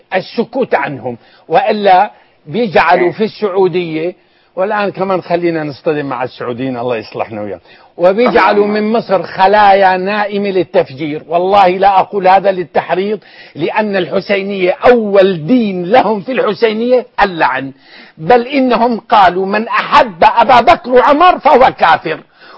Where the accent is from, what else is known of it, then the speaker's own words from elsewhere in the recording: Syria; أنتوا لا تتقوى علي يعني مصريين وأنا مسكين شامي بينكم